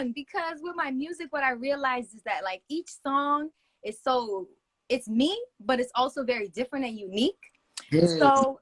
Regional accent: Toronto, Ontario, Canada; I'm from Toronto. I'm a Scarborough girl, born and raised, you know, that's my thing.

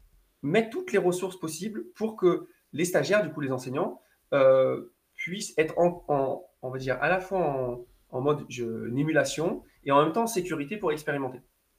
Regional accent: south-east France, France; accent: southeastern French; je dis top, j'ai l'accent du sud-est.

